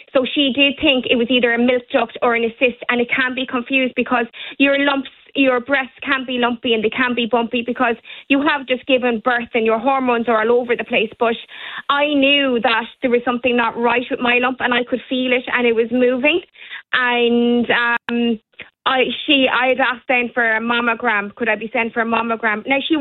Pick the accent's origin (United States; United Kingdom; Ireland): Ireland; Castletroy, Munster; I'm from Castletroy myself